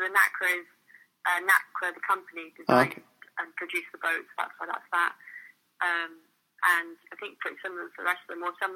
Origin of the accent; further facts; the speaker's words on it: Helensburgh, Scotland, United Kingdom; I grew up in Helensburgh, up on the west coast of Scotland, right next to the sea.